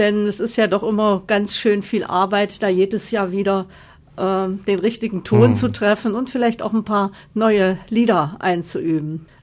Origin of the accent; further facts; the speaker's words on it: Weißenfels, Saxony-Anhalt, Germany; Selbst in meiner Heimatstadt, da in Weißenfels